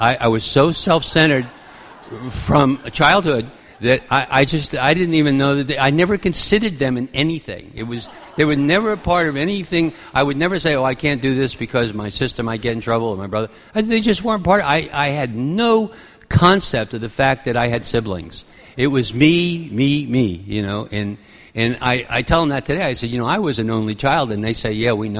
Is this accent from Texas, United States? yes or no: no; Flushing, New York, United States; I grew up here in New York. I grew up in Flushing. That's where I was bred and buttered, as they say.